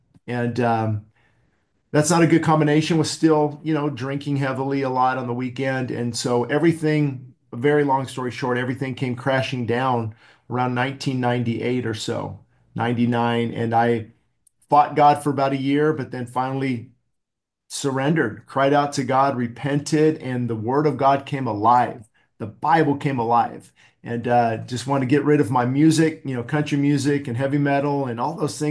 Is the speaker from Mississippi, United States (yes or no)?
no; California, United States; I was raised in Southern California. My dad came from the farms of Oklahoma, and my mom was a SoCal girl, you know, the beach and everything.